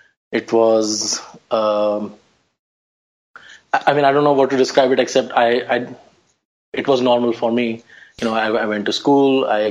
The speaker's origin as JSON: {"language": "English", "region": "Delhi", "country": "India", "tie": "born or raised there", "said": "And so I grew up in Old Delhi, and certainly the area that I grew up in was like that, but not all of Delhi is like that."}